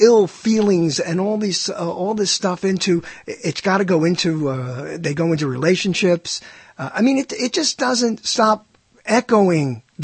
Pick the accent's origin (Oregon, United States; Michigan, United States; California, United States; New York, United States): New York, United States; Brooklyn; because I always tell this story about growing up in Brooklyn